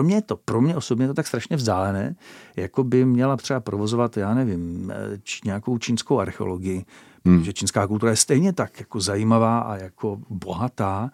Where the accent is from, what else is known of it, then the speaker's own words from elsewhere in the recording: Beskydy, Czechia; also born or lived in Brno; now in Vrbice, Czech Republic; já jsem se přestěhoval jsem se z Brna na Vrbicu. Předtím jsem se do Brna přestěhoval od nás z Beskyd